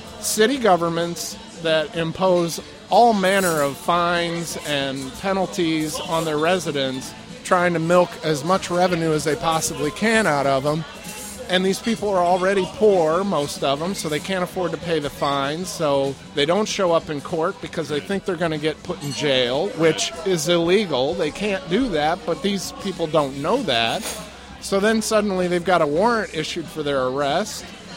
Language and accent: English; Missouri, United States; I grew up in NoCo.